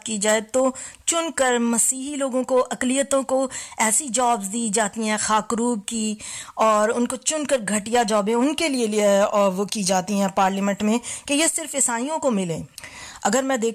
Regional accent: Pakistan; تو میں چاہتی ہوں کہ پاکستان میں بھی، کیونکہ ہم لوگ پاکستانی ہیں، مائگرنٹس نہیں ہیں

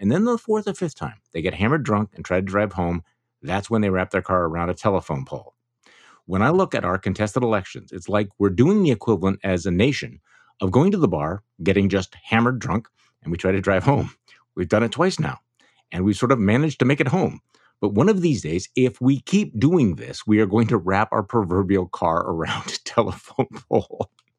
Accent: Wisconsin, United States; My home state senior Senator Ron Johnson has been saying

